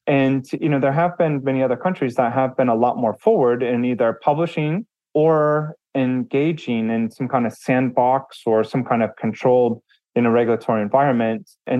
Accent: United States; I'm an American. I grew up in the US. I live in Texas

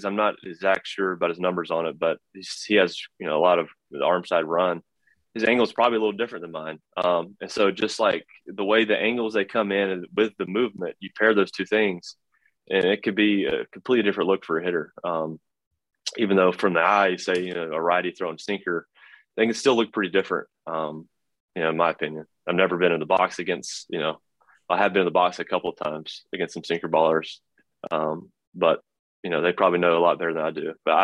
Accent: the South, United States; growing up in the South and the Braves country

